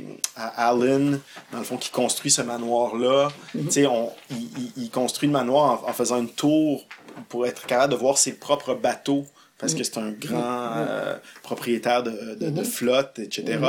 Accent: Montreal, Quebec, Canada; Fait que, tu sais, je suis Montréalais.

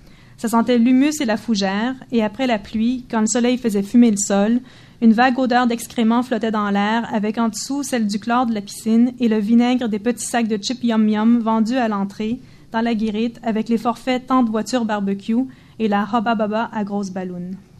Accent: Ontario, Canada; also born or lived in United States / England; je suis franco-ontarienne, je suis pas québécoise. Enfin, à l'origine. Et étant franco-ontarienne, on a un rapport différent à la langue française, je pense, même si mes parents étaient québécois, bon, tout ça. Et après, je suis passée par les États-Unis, l'Angleterre

